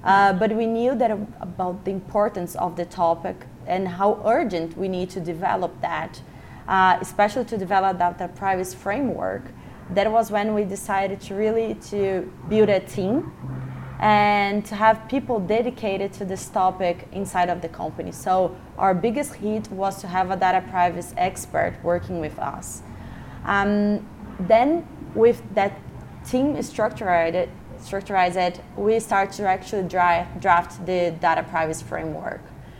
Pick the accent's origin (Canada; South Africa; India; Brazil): Brazil; English is a second language; So just a quick background, I'm from Brazil